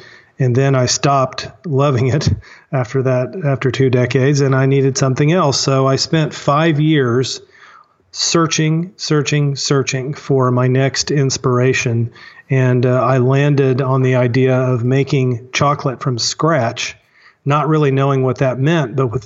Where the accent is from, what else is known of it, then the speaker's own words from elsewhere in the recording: Springfield, Missouri, United States; Well, thank you for asking. I grew up in Springfield, Missouri, and my dad was a lawyer when I was growing up